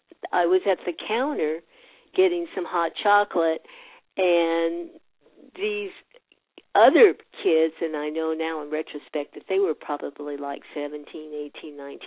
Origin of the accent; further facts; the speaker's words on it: San Diego, California, United States; growing up in San Diego, there were, at that time in the 50s, there were prejudices, but not blatant ones that I understood.